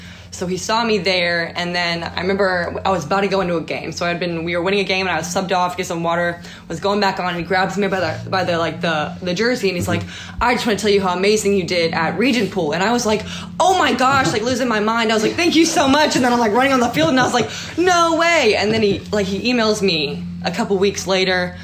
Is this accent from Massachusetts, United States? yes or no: no; Waxhaw, North Carolina, United States; I'm from Waxhaw, North Carolina. It's mm-hmm. a small town outside of Charlotte.